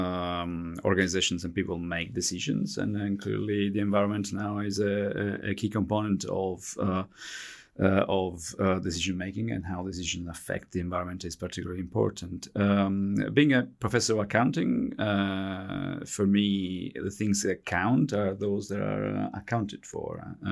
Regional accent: Italy; English is a second language; I'm Italian, as you can understand from my accent as well, not just my surname.

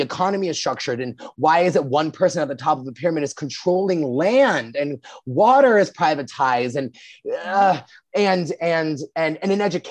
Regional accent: New York, United States; I would sometimes say no because I'm a New Yorker

